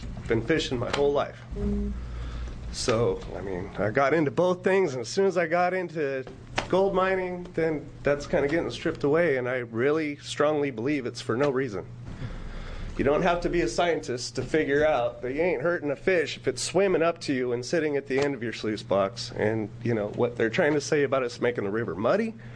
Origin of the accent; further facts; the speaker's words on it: Grants Pass, Oregon, United States; also born or lived in California; I'm from Grants Pass, Oregon. I have been an avid steelhead salmon fisherman my whole life. My mom was into gold mining when I was a kid when we lived in California. I moved here about 7 years ago.